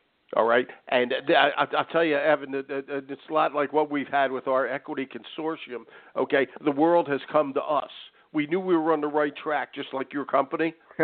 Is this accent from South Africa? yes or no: no; Philadelphia, Pennsylvania, United States; I'm from Philly. I know Camden quite well.